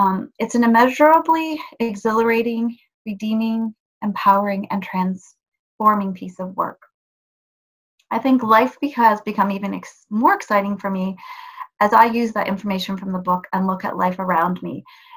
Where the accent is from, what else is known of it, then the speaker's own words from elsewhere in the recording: Canada; I'm from Canada.